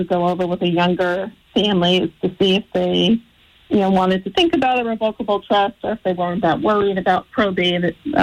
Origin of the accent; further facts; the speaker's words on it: Queens, New York, United States; I grew up in Queens, so we could do dueling accents at some point.